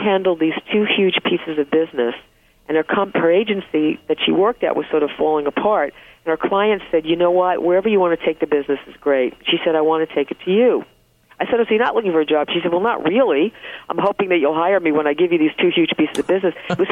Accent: Bronx, New York, United States; I was born in the Bronx, middle class upbringing, mm-hmm. public school education all the way.

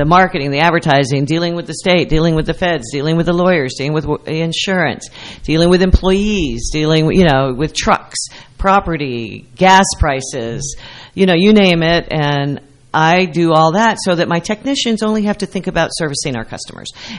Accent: Arkansas, United States; also born or lived in California; now in New Jersey, United States; I'm from Arkansas

